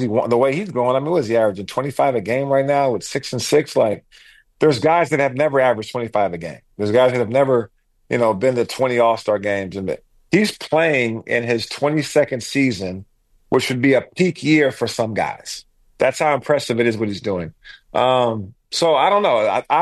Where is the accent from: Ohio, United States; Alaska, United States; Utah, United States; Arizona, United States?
Alaska, United States; Man, I grew up in Alaska.